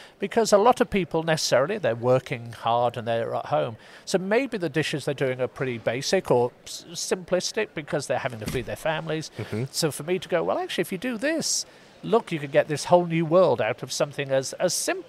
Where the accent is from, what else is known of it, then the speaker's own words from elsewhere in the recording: United Kingdom; I come from Britain